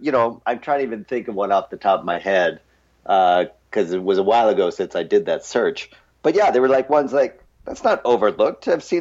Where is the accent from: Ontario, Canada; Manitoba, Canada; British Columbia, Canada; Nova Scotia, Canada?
Manitoba, Canada; Winnipeg; Phantom of the Paradise, as you know, was a major cultural touchstone in my lifetime as a child growing up in Winnipeg.